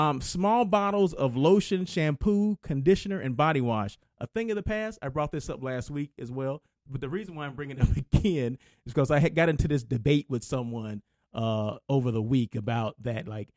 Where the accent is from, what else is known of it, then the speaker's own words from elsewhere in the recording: Blythe, California, United States; I always mention that I'm from Blythe, California, right? Which is about 3 hours and some change. I'm going to say 3 hours, 15 minutes, 30 minutes from Los Angeles.